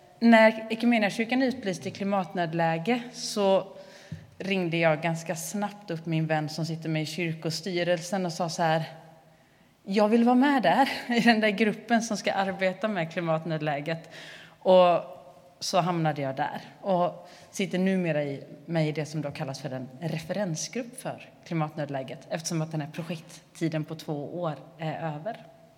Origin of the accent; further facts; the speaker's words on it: Bua, Halland County, Sweden; accent: Halland; jag är inte ifrån Fiskebäck. Jag har de halländska diftongerna. Så bua är jag born and raised, så att säga.